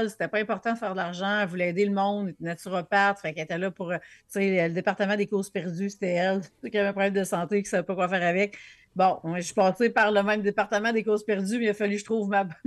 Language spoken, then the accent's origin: French; Quebec, Canada; now in Laurentides, Canada; moi, je viens de l'Abitibi. Là, je suis rendue dans Laurentides, mais j'ai passé comme 40 ans dans l'Abitibi.